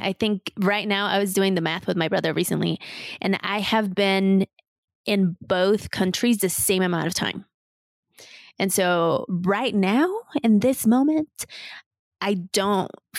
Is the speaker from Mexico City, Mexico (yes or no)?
yes; Mexico City, Mexico; also born or lived in United States; So I was born here, moved back to Mexico. I grew up in Mexico, in Mexico City for the majority of my life.